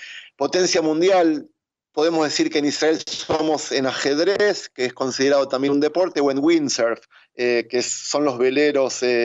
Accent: Buenos Aires, Argentina; born there; por haber nacido en Sudamérica, no solo que nací en Sudamérica, yo nací a 3 cuadras de la Bombonera.

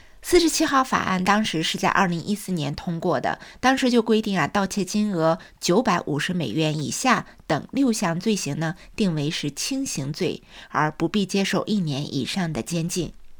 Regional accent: California, United States; 相信我们加州人真是如人饮水，冷暖自知

